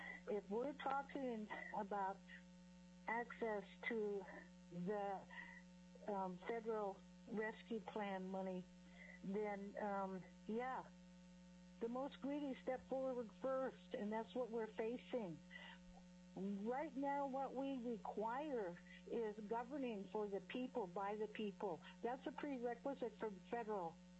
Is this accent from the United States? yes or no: yes; Hoonah, Alaska, United States; now in Juneau, United States; I'm originally from Hoonah, and I live in Juneau right now just for survival's sake.